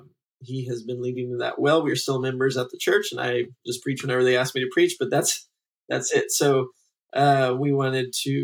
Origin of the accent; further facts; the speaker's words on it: Texas, United States; moved away as an adult; also born or lived in India; And so I grew up in Texas for most of my life until I was about 18.